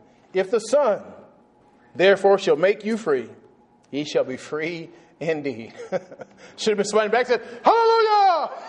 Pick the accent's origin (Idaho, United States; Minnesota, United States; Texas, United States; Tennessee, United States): Texas, United States; New Boston; all those people around me would know that I'm from New Boston, Texas.